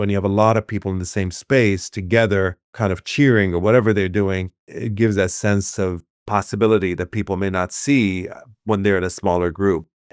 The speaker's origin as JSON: {"language": "English", "country": "Iraq", "said": "And, you know, I come from Iraq, of course, where when there's a war, you know, at least school was closed."}